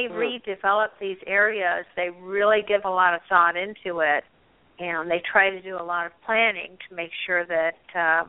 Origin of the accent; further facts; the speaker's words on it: Arizona, United States; I'm originally from Arizona, so I would not refer to them as mountains, but I would say hills.